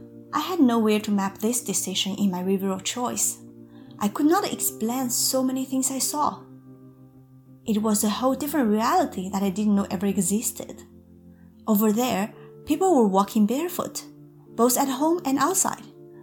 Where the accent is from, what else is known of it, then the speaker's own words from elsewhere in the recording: Sichuan, China; English is a second language; English is not my native language. I grew up in a small town in Sichuan province of China with 50,000 population, which in the scale of China is tiny.